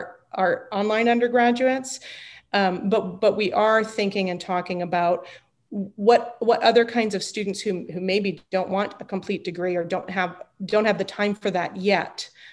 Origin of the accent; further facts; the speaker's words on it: Columbia, Maryland, United States; which is located a few miles from the house I grew up in Columbia, Maryland. So that kind of seemed like a sign. So I moved back to Maryland